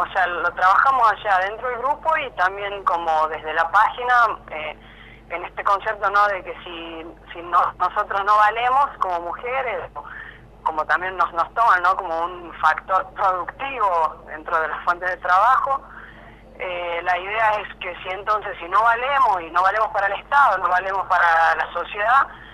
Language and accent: Spanish; La Rioja, Argentina; now in Guaymallén, Argentina; En mi caso también soy de La Rioja